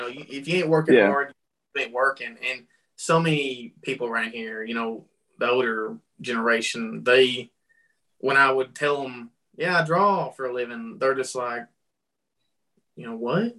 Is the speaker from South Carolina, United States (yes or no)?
no; Kentucky, United States; Tony is from Kentucky, and I'm from Kentucky